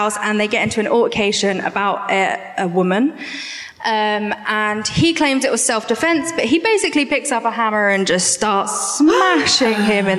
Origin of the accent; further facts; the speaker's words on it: Basingstoke, South East England, United Kingdom; Basingstoke, which is about an hour away from here.